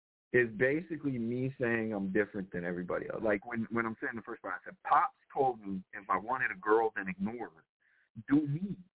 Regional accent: Wichita, Kansas, United States; We shot that right here in Wichita, Kansas. You know, that Wichita, Kansas is my hometown. I've been here for over 20 years.

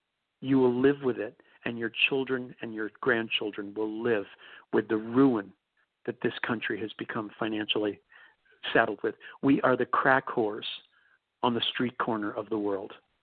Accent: New York, United States; As a New Yorker, we New Yorkers knew who he was 30 years ago.

